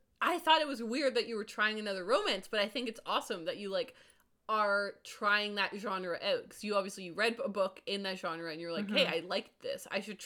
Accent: Canada; Like, I'm Canadian.

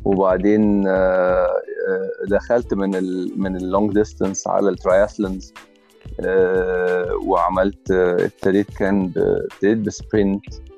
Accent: Egypt; المشكله ان احنا كمصريين ما عندناش وعي بجمال طبيعتنا

